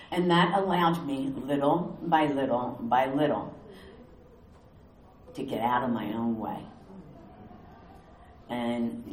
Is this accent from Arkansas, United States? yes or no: no; Philadelphia, Pennsylvania, United States; Now, I'm from the Philadelphia area. I don't know if any of you are. I was born and raised in Roxborough.